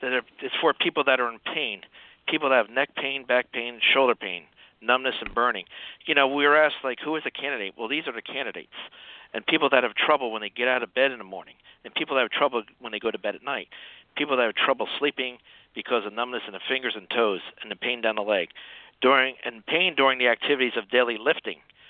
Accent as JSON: {"language": "English", "town": "Phillipsburg", "region": "New Jersey", "country": "United States", "said": "I was originally from Phillipsburg, New Jersey, which is right across the river from Easton, Pennsylvania."}